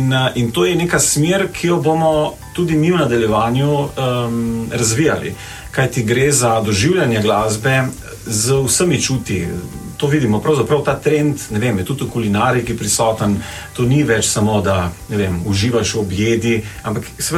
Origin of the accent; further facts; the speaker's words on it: Radeče, Lower Sava, Slovenia; now in Klagenfurt, Austria; iz Radeč doma.